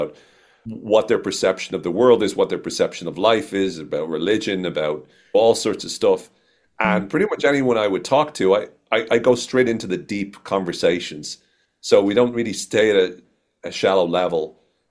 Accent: Ireland; moved away as an adult; now in United States; I'm Irish and very proud to be from Ireland and whatnot. But before I moved to the States, so I moved to the States 5 years ago

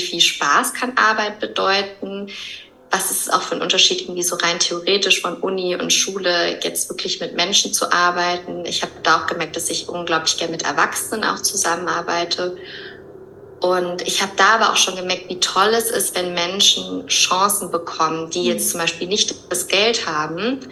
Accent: Höhr-Grenzhausen, Rhineland-Palatinate, Germany; also born or lived in Cologne, Germany; Haben vorher in Köln gewohnt, ursprünglich komme ich aber aus dem Westerwald

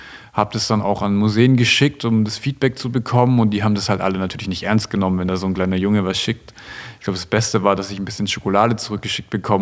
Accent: Stuttgart, Baden-Württemberg, Germany; Und gerade in Stuttgart, wo ich herkomme

